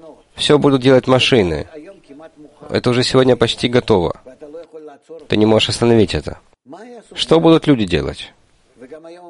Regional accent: Russia; moved away; Я вырос в России.

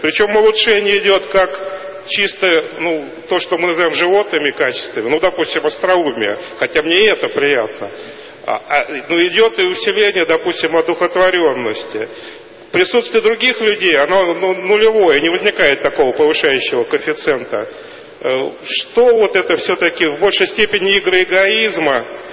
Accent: Moscow, Russia; из Москвы.

